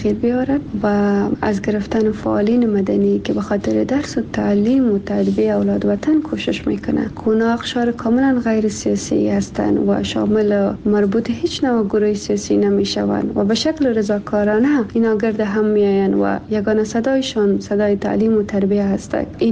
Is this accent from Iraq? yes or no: no; Afghanistan; امرای وطنم، امرای ملت خیورم